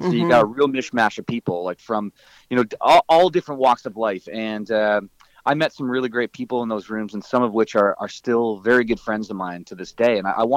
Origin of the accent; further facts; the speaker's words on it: Niagara Falls, Ontario, Canada; I grew up in Niagara Falls. There was no country station